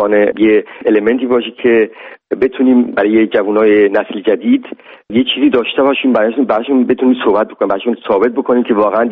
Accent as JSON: {"language": "Persian", "country": "Iran", "said": "به عنوان یه ایرانی"}